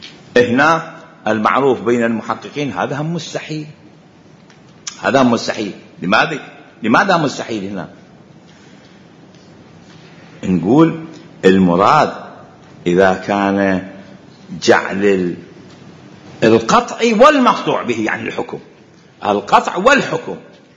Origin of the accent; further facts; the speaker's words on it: Iraq; إذا شخص عندنا بالعراق